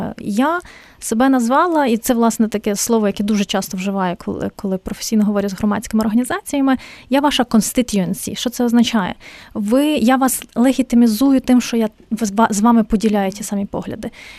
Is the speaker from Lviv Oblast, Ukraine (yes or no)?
yes; Lviv, Lviv Oblast, Ukraine; У Львові, це моє рідне місто